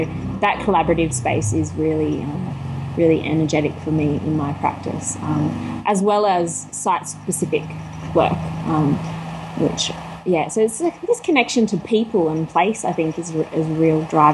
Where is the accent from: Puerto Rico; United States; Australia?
Australia; Bathurst, New South Wales; now in Canberra, Australia; I have a regional arts practice as well back in my hometown of Bathurst, and do a little bit of work in Sydney as well.